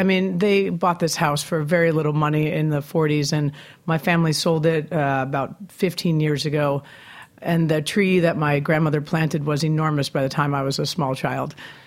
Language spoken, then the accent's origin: English; New York City, New York, United States; I did, and I grew up in the same house my father grew up in.